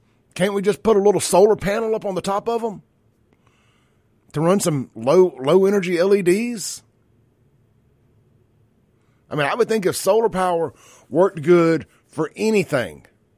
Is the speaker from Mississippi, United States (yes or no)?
yes; Byram, Mississippi, United States; I grew up in South Jackson, Byram.